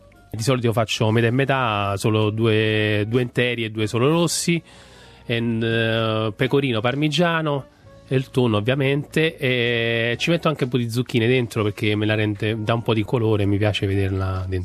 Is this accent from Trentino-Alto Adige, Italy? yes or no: no; Naples, Campania, Italy; E il pesce perché sono napoletano, quindi mi piace il pesce.